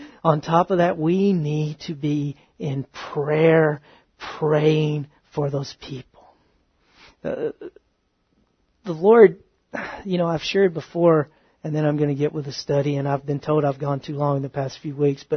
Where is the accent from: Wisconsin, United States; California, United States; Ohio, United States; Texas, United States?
Texas, United States; I'm from the South, and I am from Northeast Texas, that is overly religious.